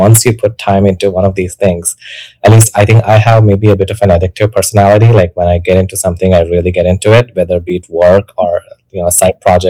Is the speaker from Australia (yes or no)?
no; India; moved away as an adult; now in United States; I grew up in India, started there, worked as an engineer for more than four and a half years back there. And let me see. So I came to US, I think, in 2016. I did my master's here